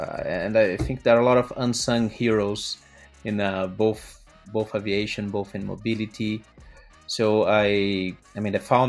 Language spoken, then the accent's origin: English; Rio de Janeiro, Brazil; English is a second language; also born or lived in Singapore; now in San Jose, United States; San Jose, actually, yes. Where I live. It's a great community. I'm originally from Rio, so it's very hard for a carioca to say any other city but Rio.